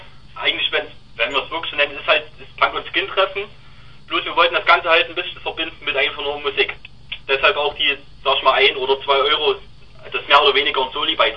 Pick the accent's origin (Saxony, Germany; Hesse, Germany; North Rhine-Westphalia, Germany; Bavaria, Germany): Saxony, Germany; Zwickau; Ich komme auch aus Zwickau, okay. Und dann noch … komme auch aus Zwickau.